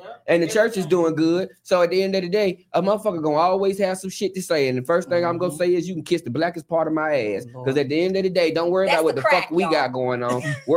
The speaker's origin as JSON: {"language": "English", "town": "Chester", "region": "Pennsylvania", "country": "United States", "said": "I'm from Chester."}